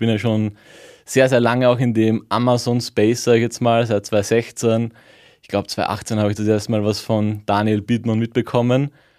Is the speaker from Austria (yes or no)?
yes; Austria; Auch wenn es 5 Stunden Fahrt ist, als Österreicher kommen wir gerne nach Bayern.